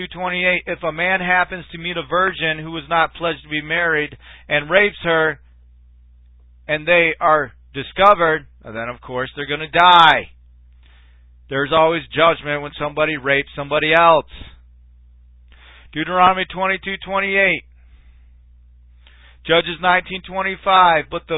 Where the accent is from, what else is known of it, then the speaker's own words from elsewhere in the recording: United States; I'm an American. I have a right to freedom.